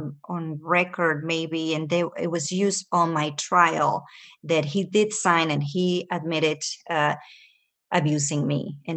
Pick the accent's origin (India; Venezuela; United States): Venezuela; also born or lived in Ecuador; me, myself, coming from Latin American countries, because I was born in Ecuador and raised in Venezuela.